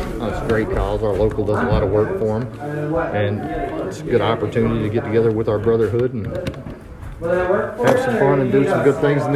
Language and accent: English; Louisiana, United States; now in Minnesota, United States; I grew up in Louisiana.